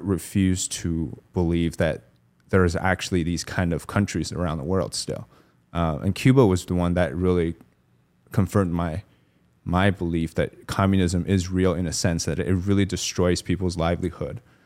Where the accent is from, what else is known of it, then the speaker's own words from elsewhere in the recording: China; English is a second language; cause I was born in China, but when I was young, we had already gone through like the reform and opening up for 20 years or 10 years actually.